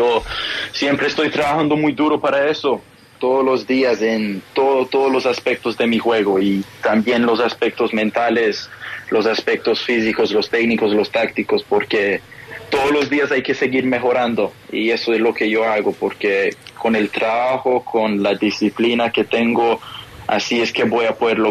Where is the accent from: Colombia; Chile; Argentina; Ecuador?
Colombia; born there